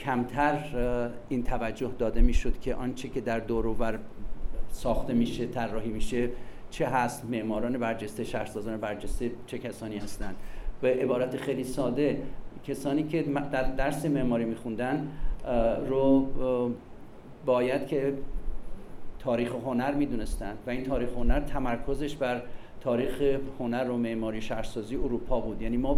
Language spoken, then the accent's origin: Persian; Iran; moved away; من و تحصیل و تدریسم همه در زمینه جامعه امریکا بوده، ولی از زمانی که از ایران من بیرون اومدم